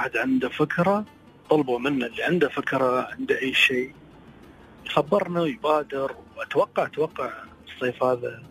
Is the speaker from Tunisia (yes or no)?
no; United Arab Emirates; تطوع عندنا بالإمارات بدبي بالشارجة كل الإمارات طبعا